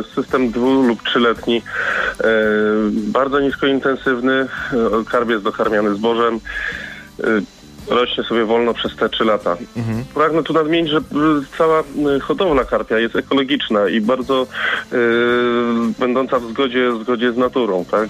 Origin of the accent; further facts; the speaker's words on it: Lesser Poland, Poland; Ja pochodzę z Małopolski, u mnie jedliśmy karpie smażone na maśle